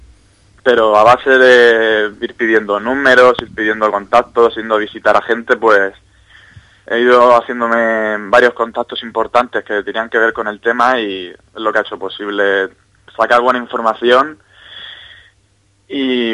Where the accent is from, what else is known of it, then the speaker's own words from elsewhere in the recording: Torrevieja, Valencian Community, Spain; Es un lugar que yo, que soy de Torrevieja